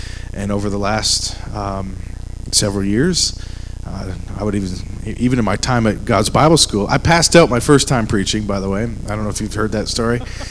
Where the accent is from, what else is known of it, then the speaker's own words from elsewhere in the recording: Ridgeway, Ontario, Canada; And so I grew up in Ridgeway, Ontario, which is close to Niagara Falls, really Buffalo, New York, right across the border.